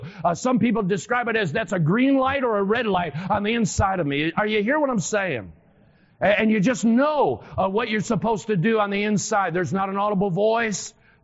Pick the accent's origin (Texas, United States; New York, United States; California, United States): New York, United States; Western New York; And I'm from Western New York, in case you didn't know. I'm from Western New York.